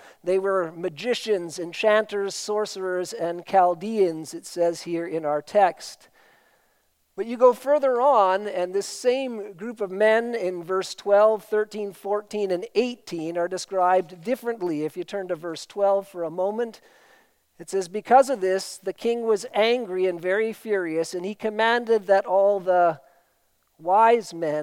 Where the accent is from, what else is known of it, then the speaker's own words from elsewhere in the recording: Port Alberni, British Columbia, Canada; when I grew up in Port Alberni, every year in the newspaper